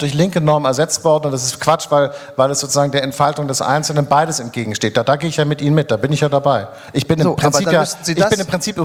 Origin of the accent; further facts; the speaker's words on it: Hamburg, Germany; Ich komme aus Hamburg.